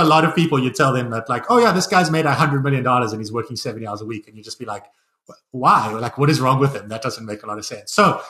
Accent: South Africa; accent: South African; now in United States; The problem at the moment is I'm getting teased by Americans for my South African accent, and then my brother and my nephews back home are relentlessly teasing me

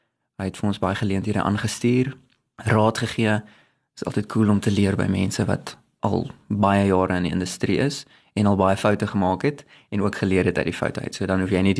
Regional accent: Bloemfontein, Free State, South Africa; Ek het groot geword in Bloemfontein, ek voel dis belangrik om te sê

